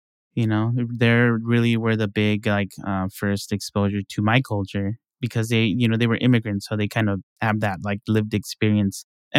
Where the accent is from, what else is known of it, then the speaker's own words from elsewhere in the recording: California, United States; because I grew up in the Valley, but we still had a lot of family, still have a lot of family here, Los Angeles, Orange County.